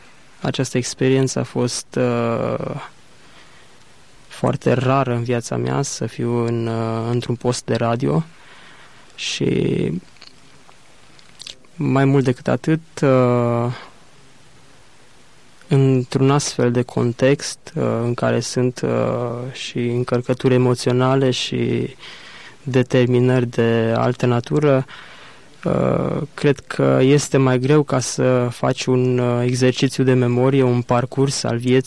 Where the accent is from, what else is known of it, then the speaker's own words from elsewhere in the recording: Zalău, Sălaj County, Romania; m-am născut în 1975 într-o familie din Zalău, dintr-un cartier apropiat de Zalău, Ortelec